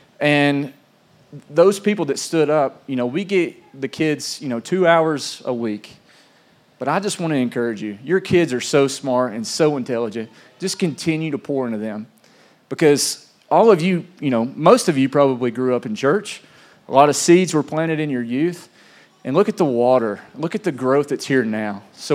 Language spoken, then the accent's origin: English; Adairsville, Georgia, United States; moved away as an adult; also born or lived in East Tennessee; I grew up here in Adairsville. I moved away when I was 20 years old to East Tennessee, where we spent, 10 to 12 years. Moved back down here in 2023.